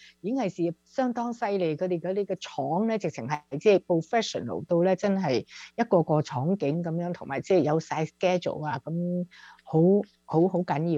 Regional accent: Panyu, Guangdong, China; 因為那個大叔咧去咗我鄉下嗰度，番禺嗰度

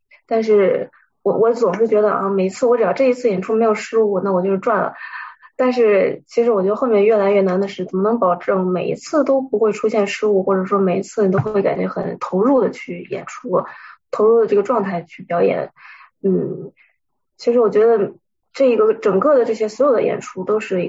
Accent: Beijing, China; moved away as an adult; now in London, United Kingdom; 因为之前在我家就是北京的，然后呢上北五初中加本科呢也都是在北京上学，就从来也没有离开过家。

